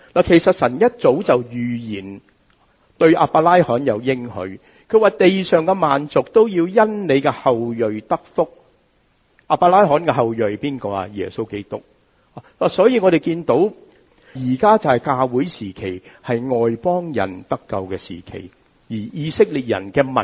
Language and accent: Chinese; Hong Kong; 我们香港人说排排坐